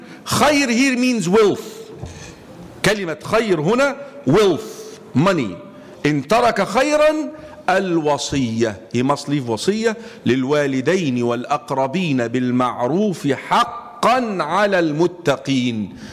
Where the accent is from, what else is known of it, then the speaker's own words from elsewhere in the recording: Egypt; English is a second language; especially my culture, I come from Egypt